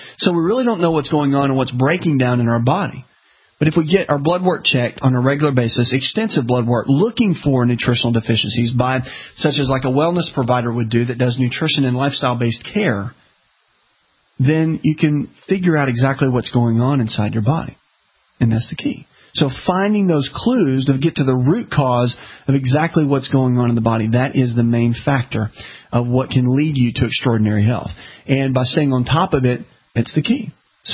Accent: the South, United States; Now, listen, I'm from the South. Okay, I get this. That we do fried chicken down here.

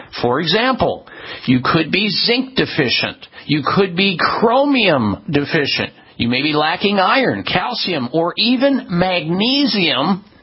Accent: Midwest, United States; and I was told this growing up in the Midwest

